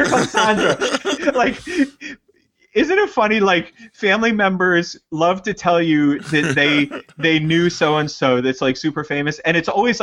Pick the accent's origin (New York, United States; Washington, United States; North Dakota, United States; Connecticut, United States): New York, United States; Brooklyn; showing up in my hometown of Brooklyn.